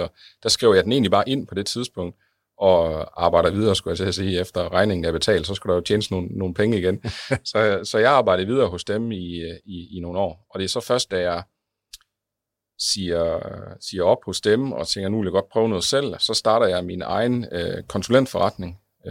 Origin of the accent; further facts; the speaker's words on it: West Jutland, Denmark; i 3 byer omkring det vestjyske, hvor jeg kommer fra